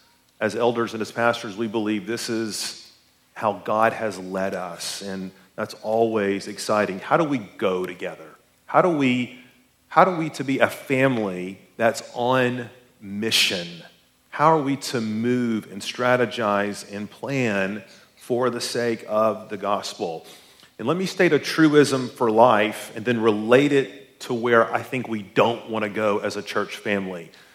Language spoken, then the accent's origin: English; Chattanooga, Tennessee, United States; And I'm from Chattanooga, and there's a lot of lakes and rivers in Chattanooga, and there's the Chickamauga Dam